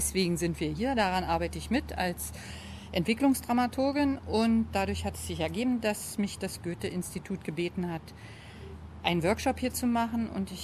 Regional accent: Berlin, Germany; now in Sydney, Australia; Ich komme aus Berlin und bin eigentlich eher zufällig in Sydney und in Australien

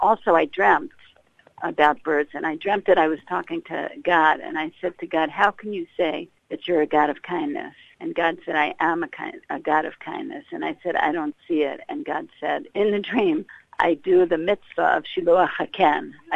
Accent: Long Island, New York, United States; I was born on Long Island. I grew up in New York on Long Island. I went to university in New York.

